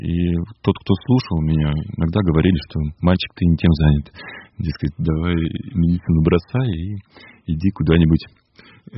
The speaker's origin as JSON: {"language": "Russian", "town": "Irkutsk", "region": "Irkutsk Oblast", "country": "Russia", "tie": "born or raised there", "said": "в Иркутске, в моем родном городе, где большую часть своей студенческой жизни и, собственно, и прожил."}